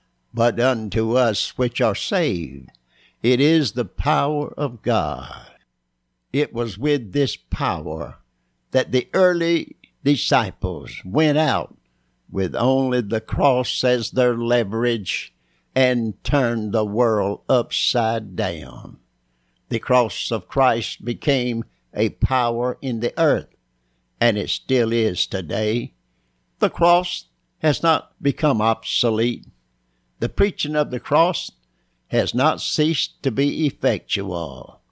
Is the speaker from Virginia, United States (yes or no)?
yes; Bristol, Virginia, United States; You can listen Monday through Friday at this same time on WZAP, right here in my hometown of Bristol, Virginia.